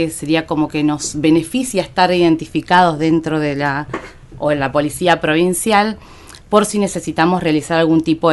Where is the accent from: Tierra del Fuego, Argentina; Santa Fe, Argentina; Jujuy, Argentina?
Tierra del Fuego, Argentina; Por ejemplo, yo que soy nativa de acá, si quiero justificar mi residencia